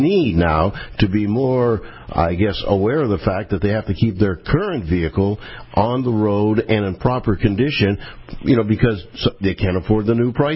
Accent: Pennsylvania, United States; now in Florida, United States; Yeah, and that's the reason why I'm down here from Pennsylvania.

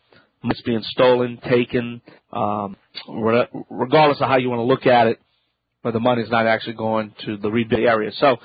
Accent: Louisiana, United States; from the Bayou Land. I'm … … America's only self-proclaimed home expert.

